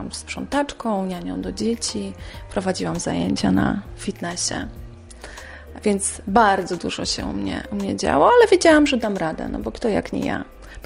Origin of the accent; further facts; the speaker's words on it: Podlaskie Voivodeship, Poland; Generalnie przez to, że pochodzę z rodziny wielodzietnej, z małego miasteczka na Podlasiu, w wieku 11 lat zmarł mój tata.